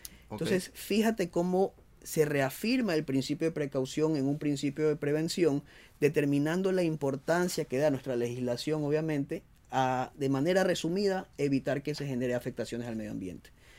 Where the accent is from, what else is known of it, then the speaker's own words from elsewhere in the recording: Ecuador; tenemos que nosotros como ecuatorianos adaptarnos